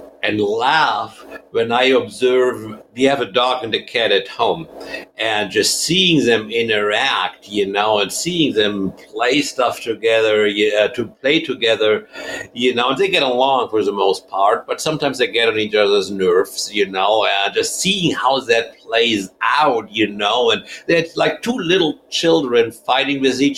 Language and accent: English; Germany; English is a second language; I mean, so I was born and raised in Germany.